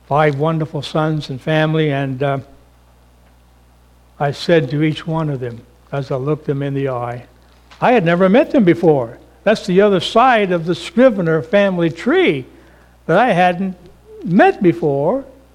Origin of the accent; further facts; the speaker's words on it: Toppenish, Washington, United States; His name was Bud, and we grew up together in Toppenish years ago